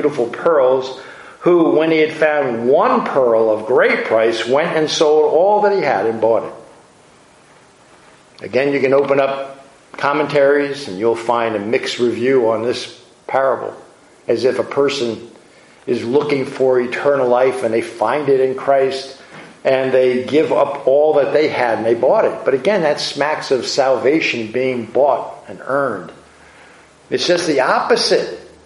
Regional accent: New Jersey, United States; I mean, I grew up on the Jersey Shore.

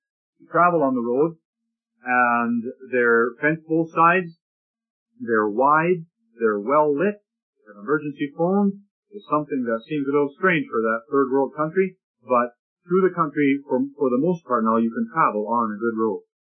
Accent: Canada; I said, oh, no, I'm not. I'm from Canada.

